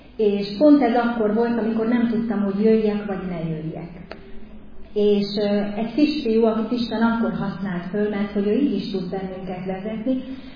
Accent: Kunszentmiklós, Bács-Kiskun, Hungary; now in Budapest, Hungary; én Kunszent Miklósi származású vagyok, de 13 éve költöztünk föl a hugommal ide Budapestre

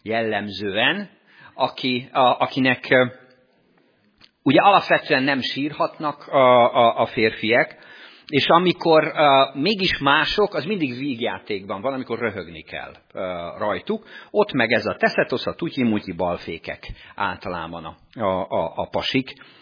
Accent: Tiszántúl, Hungary; now in Paks, Hungary; Egyébként én Tiszántúlról származom

